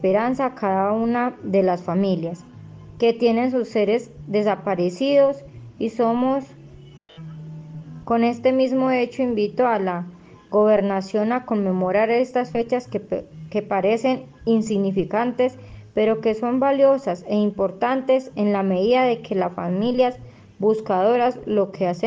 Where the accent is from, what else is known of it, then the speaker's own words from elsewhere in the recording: Supía, Caldas, Colombia; soy del municipio de Supía Caldas